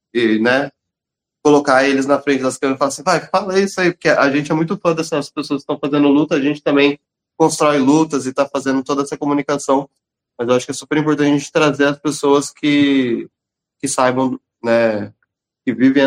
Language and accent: Portuguese; Southeast, Brazil; a gente é do Sudeste, principalmente.